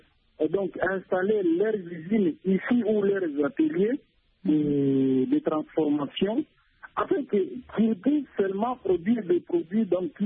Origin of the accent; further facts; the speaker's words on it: Ituri, DR Congo; Par exemple, ici chez nous au Congo, quand vous allez à Mambasa, où il y a des forêts là